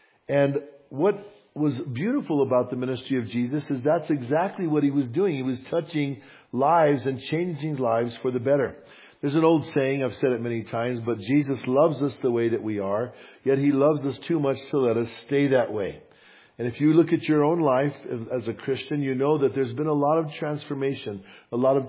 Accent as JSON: {"language": "English", "town": "Bernalillo", "region": "New Mexico", "country": "United States", "tie": "born or raised there", "said": "But I grew up in Bernalillo. So being that it was right there where I grew up, kind of, there was a bunch of people from my hometown that were there."}